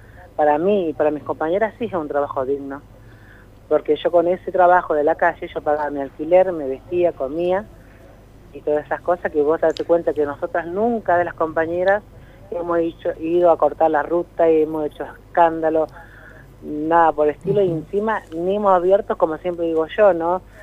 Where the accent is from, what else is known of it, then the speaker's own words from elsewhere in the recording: Neuquén, Argentina; Yo soy nacida y criada en Nonquén, soy una nonquina, tengo 36 años